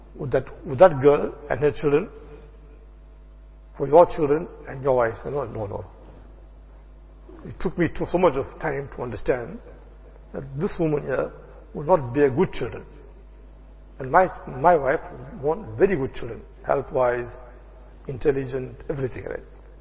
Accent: India; English is a second language; moved away; I know it's about almost 40 years, right? When I came from India.

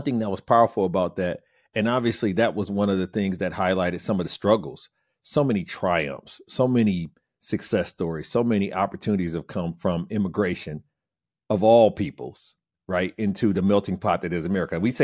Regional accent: United States; because I'm American.

